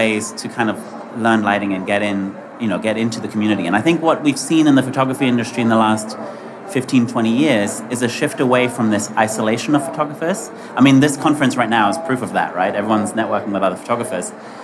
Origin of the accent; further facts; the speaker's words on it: England, United Kingdom; now in New York, United States; So I grew up in England and I live in New York now.